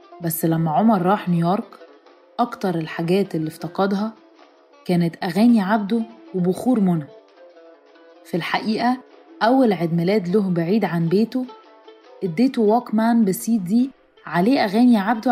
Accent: England, United Kingdom; اتولدنا وكبرنا في إنجلترا بجد، فابتديت أفرد شعري وحاولت أتكلم إنجليزي بجد من غير ما أقول أي كلمة عربي وأنا خارجة.

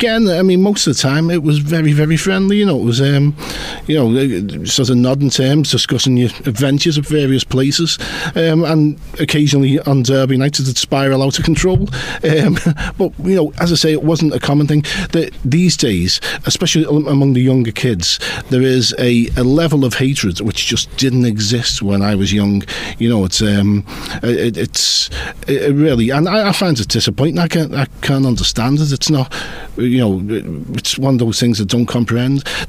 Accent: Liverpool, North West England, United Kingdom; You know, I've never felt prouder of being a Scouser.

